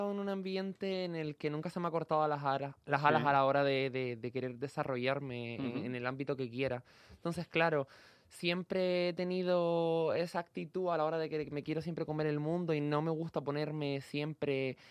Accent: Canary Islands, Spain; vengo de una isla pequeña como Gran Canaria

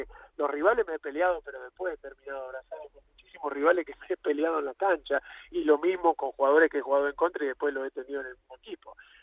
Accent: Argentina; mi país es Argentina y donde yo nací, mis raíces están acá en Argentina.

